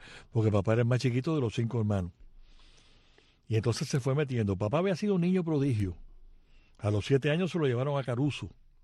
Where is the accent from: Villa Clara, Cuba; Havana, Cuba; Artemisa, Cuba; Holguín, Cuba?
Havana, Cuba; born there; yo nací en La Habana de verdad. Sí. Yo nací en la Clínica La Inmaculada, en El Vedado.